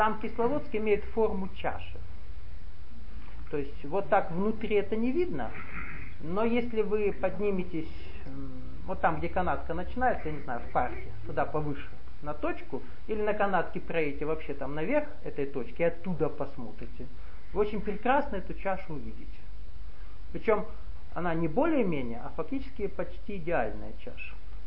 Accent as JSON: {"language": "Russian", "town": "Nalchik", "region": "Kabardino-Balkaria", "country": "Russia", "tie": "born or raised there", "said": "я вырос в Нальчике, который расположен вокруг подковы гор. То есть с детства это проживание было. Поэтому вокруг гор жить привык."}